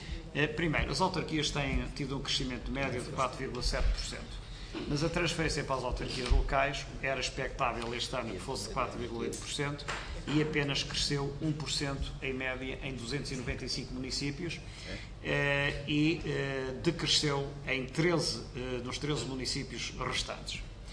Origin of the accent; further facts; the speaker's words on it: Viseu, Portugal; sabe que eu que sou de Viseu